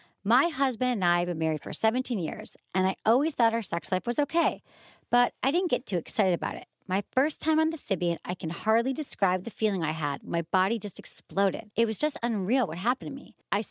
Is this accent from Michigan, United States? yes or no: yes; Michigan, United States; I grew up in Michigan. You thought I could handle the blizzards.